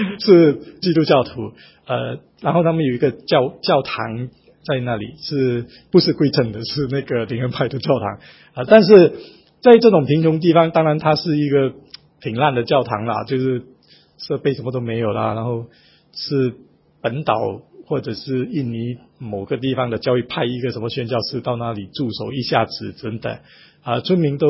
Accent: Singapore; 那我们新加坡人是笨笨的

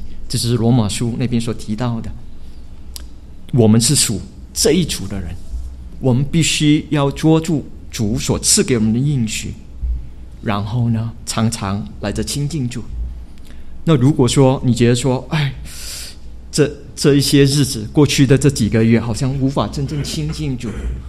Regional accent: Chaozhou, Guangdong, China; 我是潮州人啊

